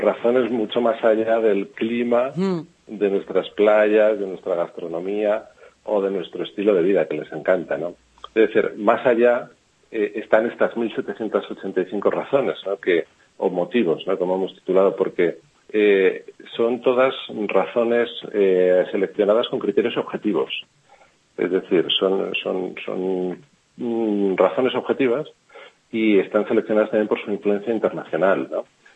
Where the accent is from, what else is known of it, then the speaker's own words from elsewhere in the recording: Spain; la autoestima que deberíamos tener como españoles